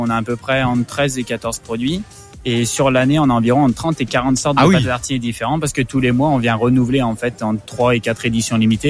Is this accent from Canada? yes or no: no; Saint-Étienne, Auvergne-Rhône-Alpes, France; nous, on est dans la Loire, entre Saint-Étienne et Rouen, pas très loin de Lyon, même si on n'aime pas trop parler de Lyon, nous, en tant que Stéphanois.